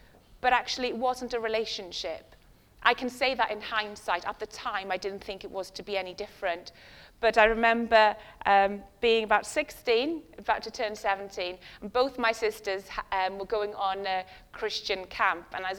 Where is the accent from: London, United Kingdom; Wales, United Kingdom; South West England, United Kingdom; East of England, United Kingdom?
Wales, United Kingdom; I can say that growing up in West Wales, I was very much a part of a Welsh chapel, and it was a very small Welsh chapel.